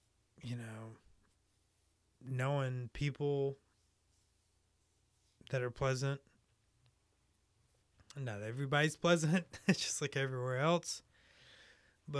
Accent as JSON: {"language": "English", "town": "Albemarle", "region": "North Carolina", "country": "United States", "tie": "born or raised there", "said": "I figured, why not do my hometown, which is Albemarle, North Carolina."}